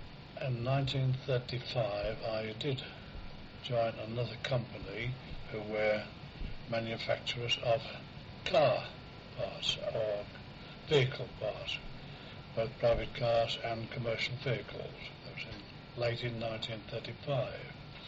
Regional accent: Birmingham, West Midlands, United Kingdom; born there; I was born in Birmingham in the year 1915, so I'm now coming up to 81 years of age.

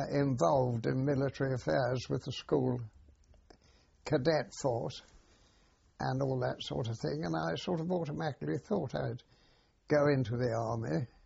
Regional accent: Stanford, South East England, United Kingdom; born there; I was born in East Kent.

